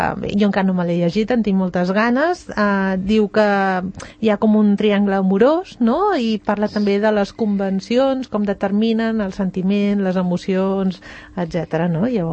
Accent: Barcelona, Catalonia, Spain; jo vinc de Barcelona

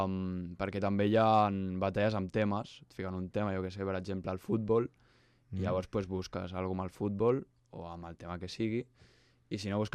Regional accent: Mirasol, Catalonia, Spain; Soc de Mirasol, sí.

